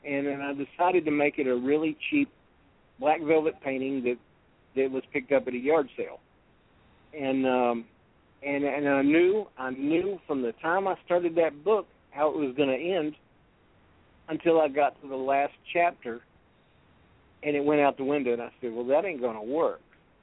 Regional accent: Florida, United States; And I grew up in Florida. I spent 10 years there. I moved there when I was 10 and stayed through my high school years

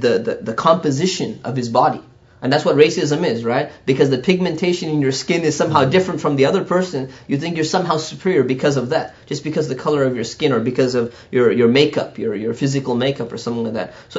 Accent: California, United States; I grew up in Orange County here. I grew up in a very, you know, mixed environment, different cultures and everything.

